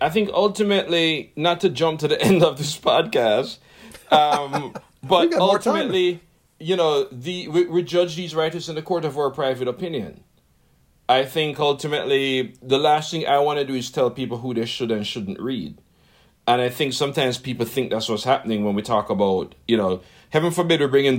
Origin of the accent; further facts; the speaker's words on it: Jamaica; And as a Jamaican, I have some personal issues with Dickens, because one of the worst violations of human rights that have ever happened in Jamaica